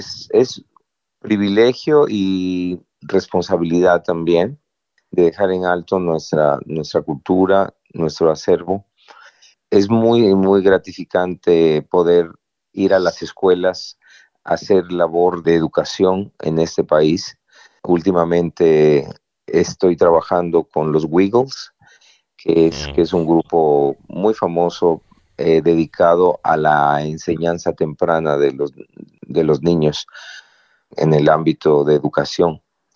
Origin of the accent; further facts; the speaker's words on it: Mexico; en México, que en mi país